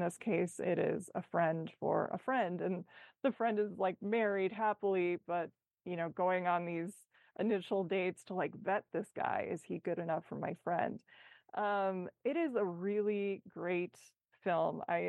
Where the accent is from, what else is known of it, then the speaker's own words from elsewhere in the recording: Midwest, United States; I think I'm from the Midwest. You sort of put your best foot forward.